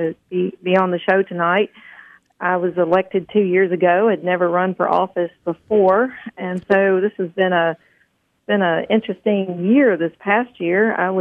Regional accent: Alabama, United States; But I'm born and raised in Baldwin County. My husband and I live in Summerdale, which is the central part of the county

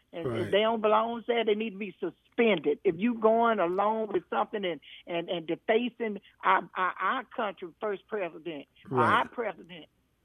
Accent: United States; born there; I was born in America. I am an American. I'm a colored American. That's what they say I am. But black American.

